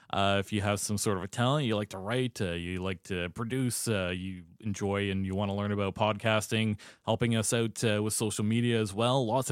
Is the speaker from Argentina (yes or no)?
no; Ontario, Canada; growing up in Ontario as not a Leafs fan, the Leafs are the number one hate in my heart.